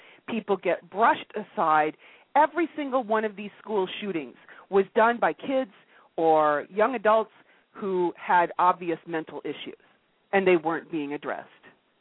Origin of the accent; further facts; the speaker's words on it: United States; now in Canada; I'm an American in Canada.